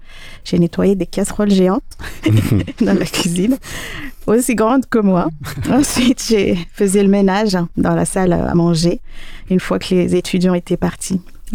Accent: France; moved away as an adult; Alors je suis partie de la France pour un pays complètement étranger pour moi

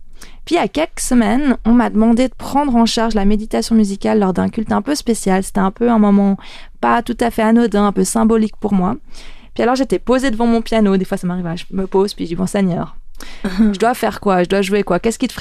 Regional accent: Collonges-sur-Salève, Auvergne-Rhône-Alpes, France; dans l'église où j'ai grandi, à Collonges-sur-Salève

